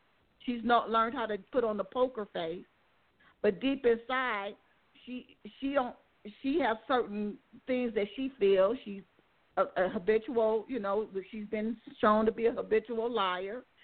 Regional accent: United States; Like you said, I live in America. I'm an American.

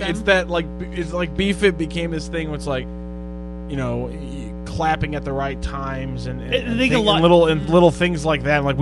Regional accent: St. Louis, Missouri, United States; after growing up in St. Louis, I'm pretty sure I can't live in a city bigger than St. Louis.

